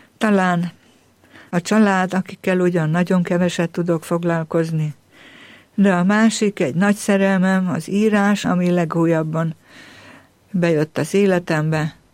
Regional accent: Ják, Vas, Hungary; Gyerekkoromat ott töltöttem, Jákon, a gyönyörű Jáki templom közelében

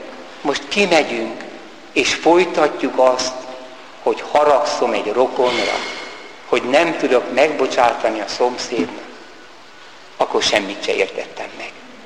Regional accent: Siógárd, Tolna, Hungary; visszaemlékezem szülőfalumra. Természetesen ebben a világban élünk, van egy rend, ami az igazságosság rendje. Nagy lakodalmak voltak Siógárdon, talán még most is.

